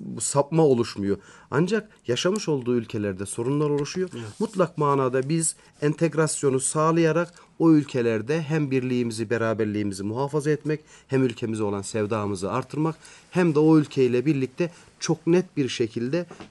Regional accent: Nevşehir, Turkey; Ben Nevşehirliyim.

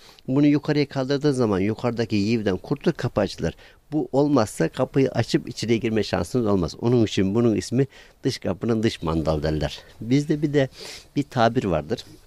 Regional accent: Ulus, Zonguldak, Turkey; born there; 1977 Zonguldak Ulus doğumluyum. 1982'den beri Safranbolu Demirciler Çarşısı'nda demircilik işleriyle uğraşmaktayım.

